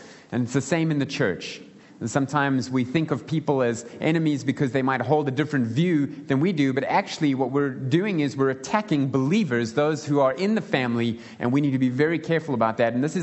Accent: Gauteng, South Africa; I'm from Gauteng. I'm a blowbill

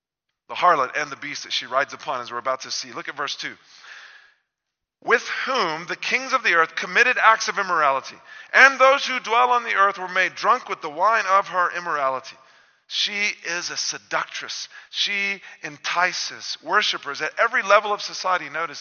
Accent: Bible Belt, United States; including where I grew up in the Bible Belt in the States

